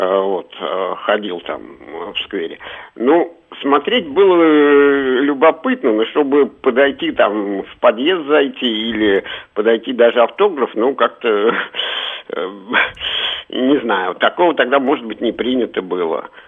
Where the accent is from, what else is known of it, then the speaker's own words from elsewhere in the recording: Moscow, Russia; я вырос на Войковской